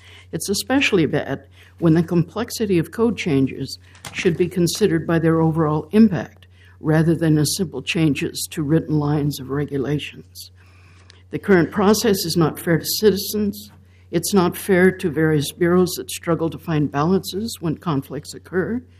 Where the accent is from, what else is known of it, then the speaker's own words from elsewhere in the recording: Portland, Oregon, United States; I'm from East Portland.